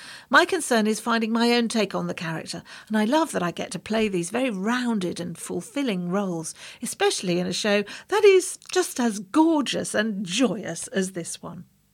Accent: Birmingham, West Midlands, United Kingdom; I grew up in Birmingham and I saw so many wonderful touring shows, and that's what made me want to do what I do now.

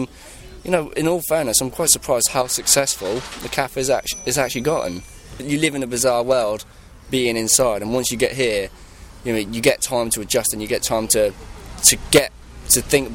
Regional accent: Norwich, East of England, United Kingdom; I came from Norwich, I lived in Norwich, and I've got to stay in Norwich

